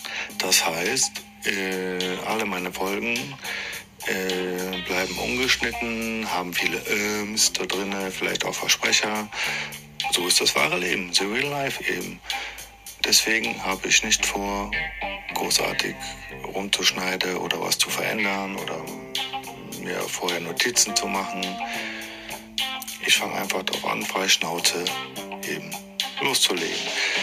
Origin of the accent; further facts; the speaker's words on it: Düsseldorf, North Rhine-Westphalia, Germany; born there; ich bin 45 Jahre alt, gebürtig aus Düsseldorf.